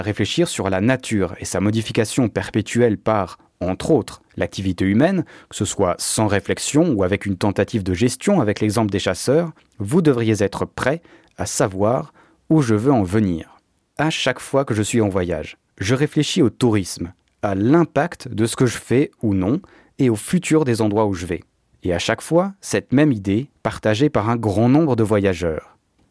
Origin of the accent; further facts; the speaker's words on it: Switzerland; Vu que je suis suisse, donc capitaliste évidemment, de droite